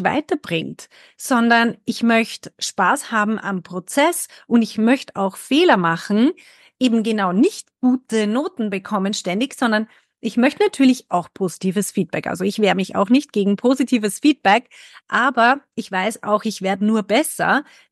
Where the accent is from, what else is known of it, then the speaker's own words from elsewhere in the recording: Austria; moved away; Ich gerade als Österreicherin, als Expat, aber ursprünglich Österreicherin